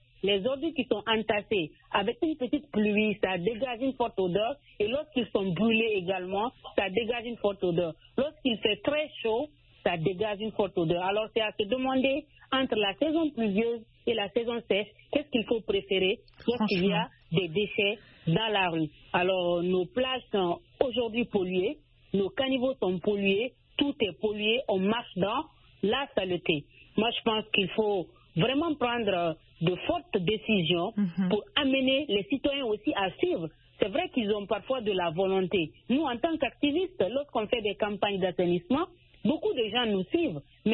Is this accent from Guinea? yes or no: yes; Guinea; Chez nous, en Guinée